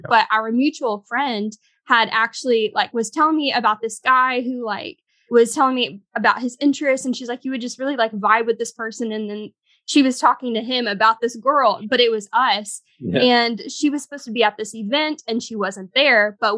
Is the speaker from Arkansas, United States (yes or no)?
yes; Arkansas, United States; we're both from Arkansas.